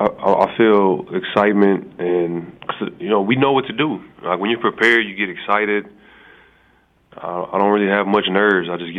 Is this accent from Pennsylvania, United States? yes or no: no; Galveston, Texas, United States; Well, I used to see the Texans because I'm from the Houston area